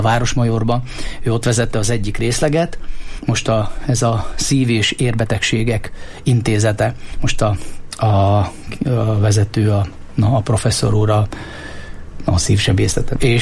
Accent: Lučenec, Banská Bystrica Region, Slovakia; én Losoncról származom, Felvidékről

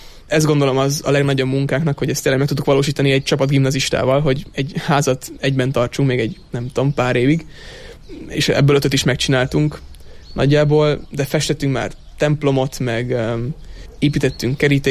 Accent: Budapest, Hungary; Budapestről származunk egyébként.

